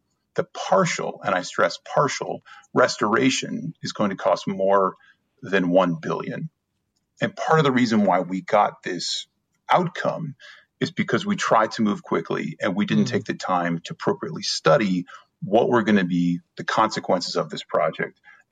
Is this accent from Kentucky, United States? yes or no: no; Ohio, United States; I'm from Ohio originally, and in Southeast Ohio, there's a county, Scioto County, that sits along the Ohio River.